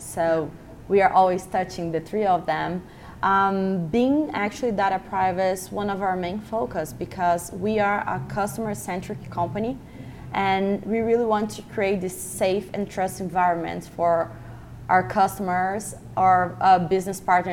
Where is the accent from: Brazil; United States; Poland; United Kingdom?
Brazil; English is a second language; So just a quick background, I'm from Brazil